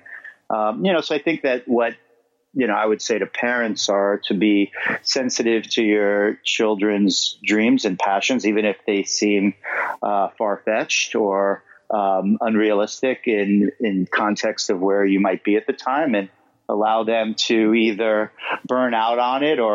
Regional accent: Queens, New York, United States; So I grew up in Queens. Neither of my parents actually went to college. I was the first person in my family to go to college.

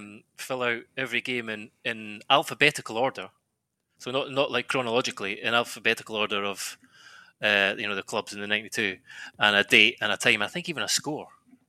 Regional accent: Scotland, United Kingdom; growing up in Scotland, I'd never heard of half of these places

